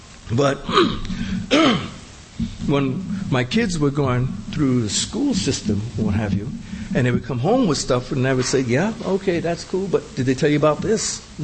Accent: United States; and I'm an American. I was born and raised there and so forth.

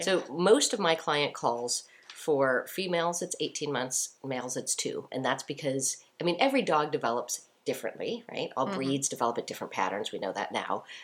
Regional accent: Chicago, Illinois, United States; accent: Chicago; my Chicago accent messing up a lot of words

